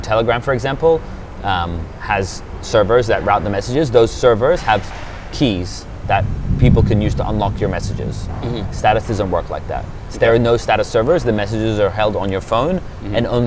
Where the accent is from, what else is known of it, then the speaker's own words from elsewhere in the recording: Australia; also born or lived in United Kingdom; now in Switzerland; I was born in the UK.